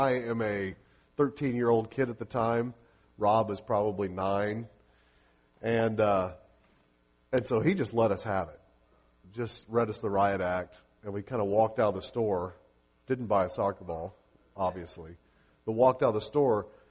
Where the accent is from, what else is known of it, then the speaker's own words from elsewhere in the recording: Arkansas, United States; also born or lived in Central Florida; We had just moved to Central Florida from Northwest Arkansas. And when we moved from Northwest Arkansas to Central Florida, one of the sports that was kind of big was soccer. It was not big in Northwest Arkansas. We didn't play soccer as a kid much growing up.